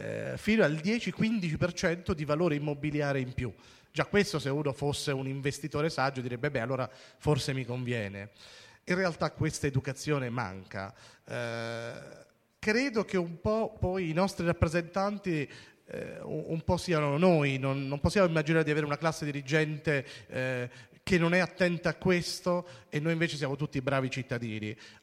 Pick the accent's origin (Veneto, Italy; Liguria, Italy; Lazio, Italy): Lazio, Italy; Rome; rispetto a Roma, da dove vengo io